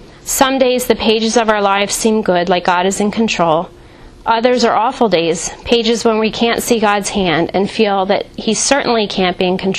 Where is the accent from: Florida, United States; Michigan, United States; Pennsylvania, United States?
Pennsylvania, United States; Blue Bell; I grew up in Bluebell, where we currently live